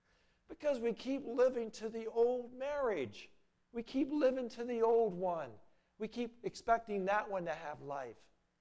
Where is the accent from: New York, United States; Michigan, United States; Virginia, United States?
Virginia, United States; moved away as an adult; also born or lived in Texas / Pennsylvania; now in Waretown, United States; I had no idea I would end up in New Jersey in Ware Town. When I think about it, it's like, wow. I was born in Texas, raised in Virginia, went to Pennsylvania, and here I am.